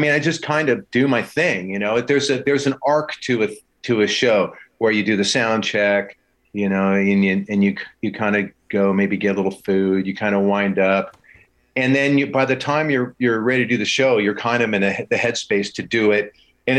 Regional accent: Los Angeles, California, United States; And that's my hometown, LA.

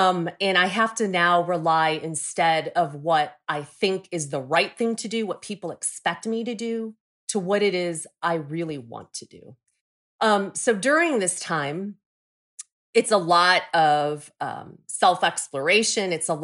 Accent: Hong Kong; moved away; I was an immigrant, right? We moved here from Hong Kong. And I'm the oldest daughter of three girls.

